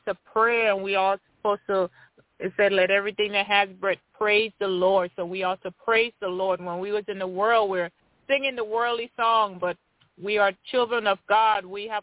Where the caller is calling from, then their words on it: Tennessee, United States; I'm calling from Tennessee.